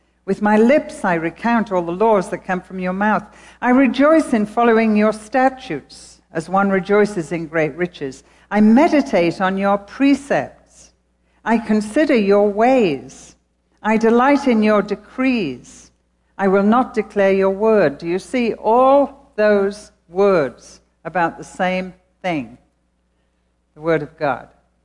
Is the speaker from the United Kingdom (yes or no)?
yes; England, United Kingdom; I'm so glad I'm English, because I was taught to honor authority